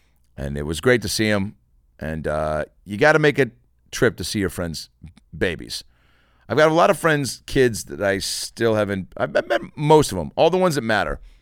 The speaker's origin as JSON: {"language": "English", "town": "Lake Forest Park", "region": "Washington", "country": "United States", "tie": "born or raised there", "said": "who I grew up with in Seattle, in Lake Forest Park"}